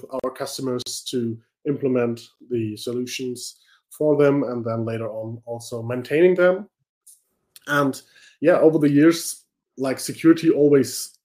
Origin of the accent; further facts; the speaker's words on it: Hamburg, Germany; I'm from Hamburg, Germany, and I have a blog.